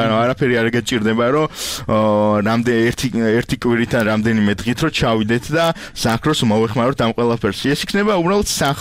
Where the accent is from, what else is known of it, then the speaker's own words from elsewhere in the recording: Tbilisi, Georgia; გადავარჩინო თბილისი და აი ჩვენ თბილისელები ვართ.